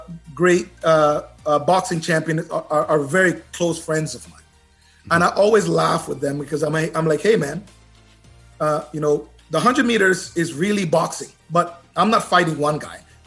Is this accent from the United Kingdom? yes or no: no; Jamaica; born there; My parents are Jamaican. I was born in Jamaica.